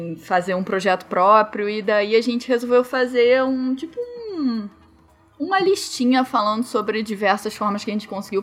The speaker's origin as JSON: {"language": "Portuguese", "region": "Rio de Janeiro", "country": "Brazil", "lives_now": "Curitiba, Brazil", "said": "A gente está em Curitiba, agora a gente é do Rio, mas agora mora em Curitiba."}